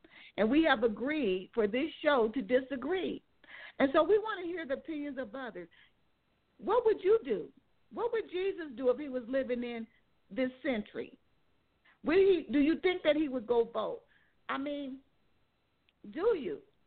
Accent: United States; Like you said, I live in America. I'm an American.

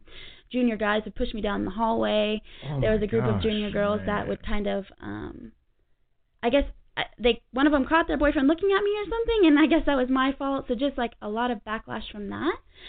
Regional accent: Reno, Nevada, United States; born there; Yeah, from Reno, from Reno. So, I was born in Reno.

